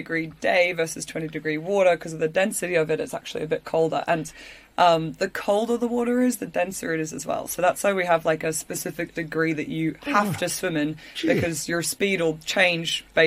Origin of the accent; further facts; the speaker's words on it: Malawi; born there; I was born in Malawi in Africa.